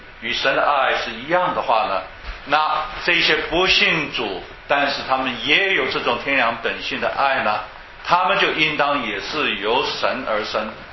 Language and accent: Chinese; China; 用我们中国人，用我们中国的文化来看